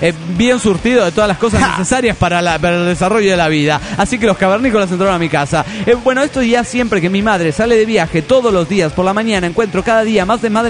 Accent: Mazatlán, Sinaloa, Mexico; Soy de Mazatlán, Sinaloa, güeyes.

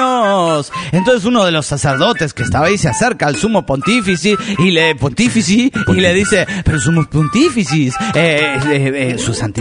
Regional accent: Toluca, State of Mexico, Mexico; Soy el locochón de Toluca, México.

